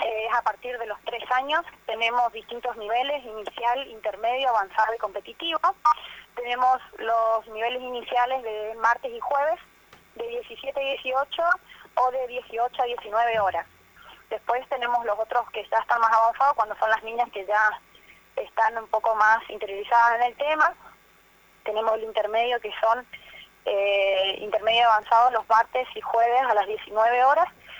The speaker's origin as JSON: {"language": "Spanish", "region": "Misiones", "country": "Argentina", "tie": "born or raised there", "said": "Yo lo tengo desde mi niñez, en Misiones es un deporte que está muy instalado desde hace muchísimos años"}